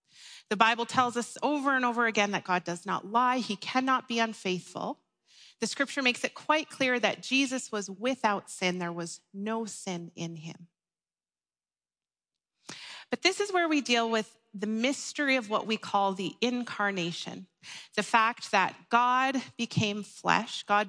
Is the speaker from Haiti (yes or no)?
no; Canada; I can make Canadian jokes now because I'm a Canadian